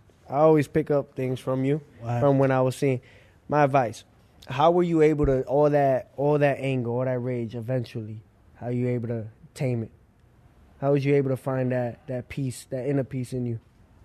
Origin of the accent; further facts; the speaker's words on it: Brooklyn, New York, United States; born there; I was born in Lutheran Medical Center. That was at Sunset.